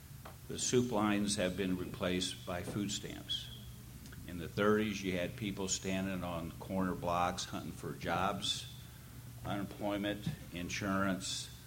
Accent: Texas, United States; Actually, I'm a Texan. I ride bulls.

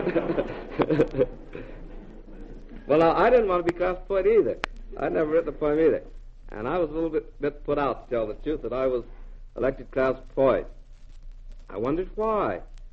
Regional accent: Joplin, Missouri, United States; born there; I was born in Joplin, Missouri, but I belonged to a family that was always moving, and I wasn't really due to have been born in Joplin. I was due to have been born in Guthrie, Oklahoma

